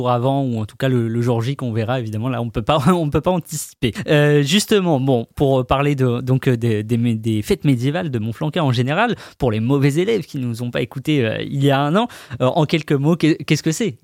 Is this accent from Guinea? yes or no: no; Nouvelle-Aquitaine, France; on l'a dit, on vient de Dordogne, du département à côté.